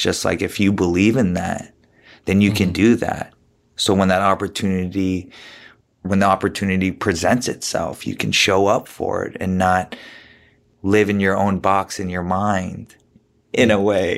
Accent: United States; I remember being a little kid and, you know, being Korean American

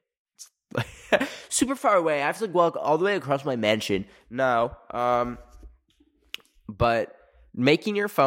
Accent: Alberta, Canada; born there; I was born in Alberta, which is basically Texas of Canada.

